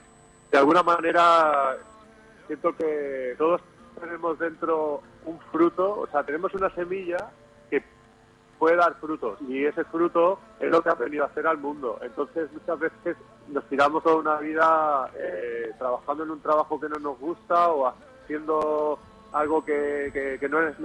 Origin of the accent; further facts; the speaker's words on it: Barcelona, Catalonia, Spain; born there; Yo soy nacido en Barcelona y de padres españoles y de abuelo. Mi abuelo era inglés.